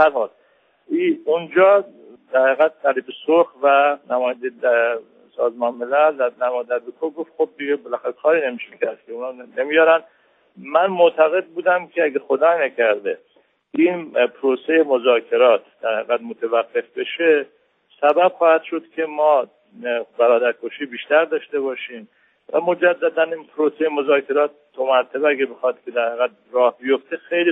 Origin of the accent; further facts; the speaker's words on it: Iran; من هم به عنوان یک ایرانی و یک تاجیکی همون درد رو احساس میکردم